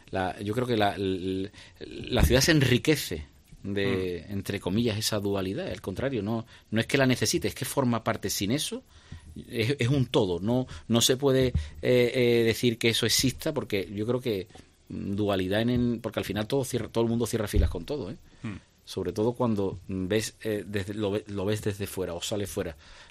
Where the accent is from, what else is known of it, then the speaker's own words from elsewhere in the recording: Seville, Andalusia, Spain; Yo siempre he dicho que soy tan sevillano